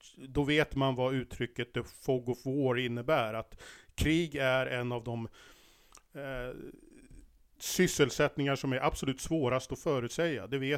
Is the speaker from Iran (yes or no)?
no; Sweden; jag som svensk, sympatiserar med Ukraina, hoppas det går bra för Ukraina